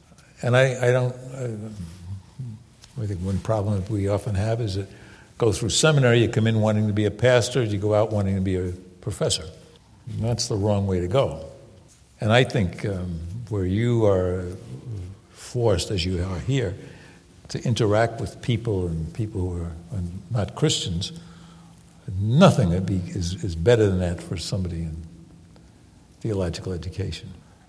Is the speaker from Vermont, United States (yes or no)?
no; New York City, New York, United States; Well, I grew up in New York. And in an area of New York that's one of the toughest areas in the city.